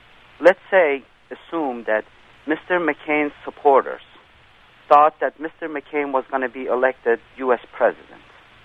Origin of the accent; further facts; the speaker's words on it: Iran; now in United States; And I wanted to let you all know that I'm from Iran, and I've been in the United States for 30 years.